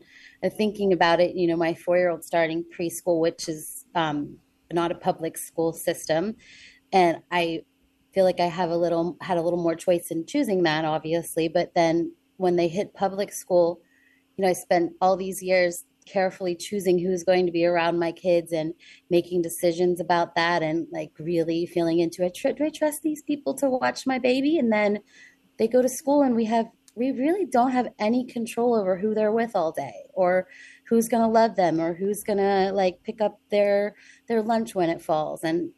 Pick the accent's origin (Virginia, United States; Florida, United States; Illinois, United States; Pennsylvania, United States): Pennsylvania, United States; Johnstown; I'm from Johnstown, Pennsylvania